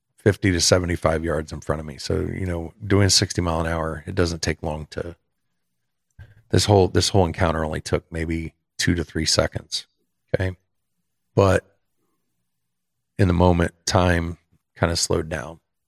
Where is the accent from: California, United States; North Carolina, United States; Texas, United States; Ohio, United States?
Ohio, United States; now in Indiana, United States; I live very close to the Ohio border. I live in Indiana, but very close to Ohio, and I grew up in Ohio.